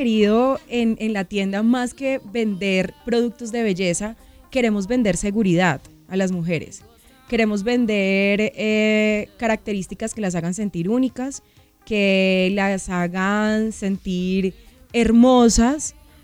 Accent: Huila, Colombia; yo soy Opita

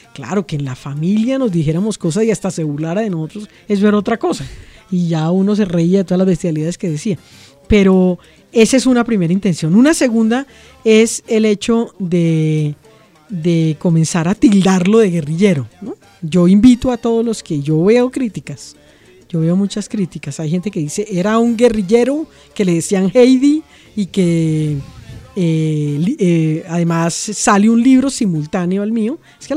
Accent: Colombia; como los colombianos lo tuvimos que vivir

